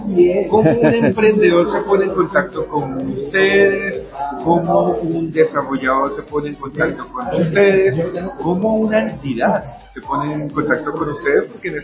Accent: Sopó, Cundinamarca, Colombia; yo soy de Sopó

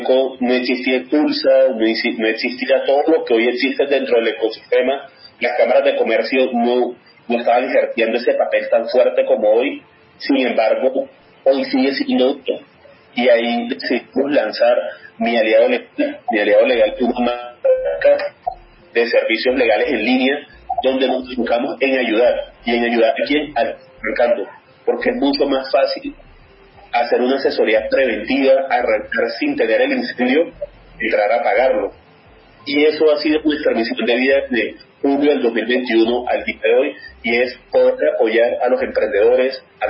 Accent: Santa Marta, Magdalena, Colombia; now in Bogotá, Colombia; Yo soy samario de allá del norte de Colombia, Santa Marta, El Morro.

